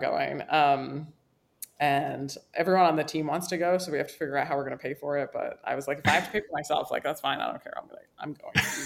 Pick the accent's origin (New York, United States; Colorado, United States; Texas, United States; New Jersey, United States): New Jersey, United States; we like tried to go to Shakespeare in the Park because I grew up in New Jersey